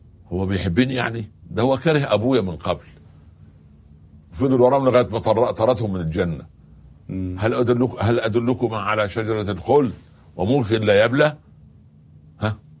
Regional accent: Egypt; ده الفلاح عندنا في مصر

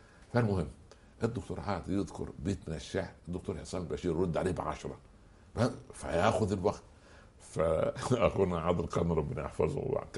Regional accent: Egypt; كان عندنا في مصر

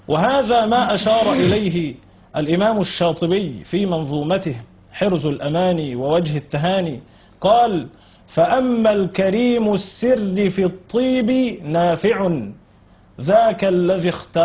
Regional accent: Kafr Mohamed Gowish, Sharqia Governorate, Egypt; في قريتي كفر محمد جويش زقازيق شرقية

